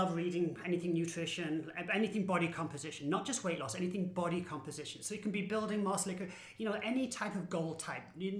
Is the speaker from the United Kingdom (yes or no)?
yes; England, United Kingdom; So I am English, you can tell.